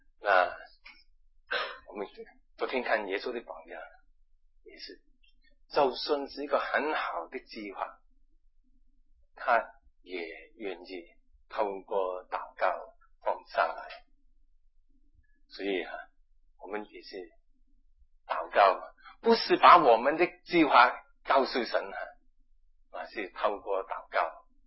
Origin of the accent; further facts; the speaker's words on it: Hong Kong; first language Cantonese; moved away; 甚至我发现连我是广东人，跟广东人讲话有些时候都讲不通。